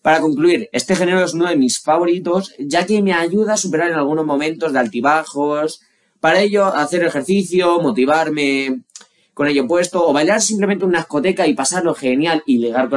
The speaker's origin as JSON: {"language": "Spanish", "country": "Spain", "said": "Somos españoles, vamos retardados para todo."}